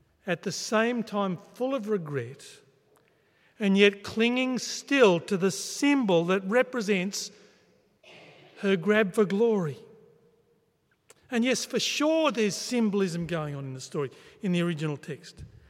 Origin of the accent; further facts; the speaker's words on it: Queensland, Australia; Clearly, of course, it's just a carpet python. We're from Queensland. We had them all the time.